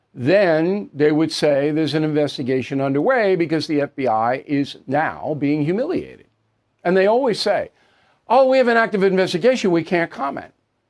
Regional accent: United States; And that's really disturbing to me as an American.

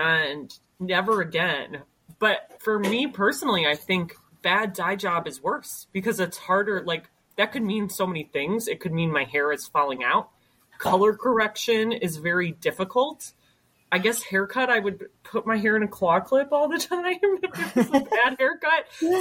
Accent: Amherst, Ohio, United States; And then I'm from Amherst. So my favorite place out that way is actually Krieg's Farm Market in Vermilion.

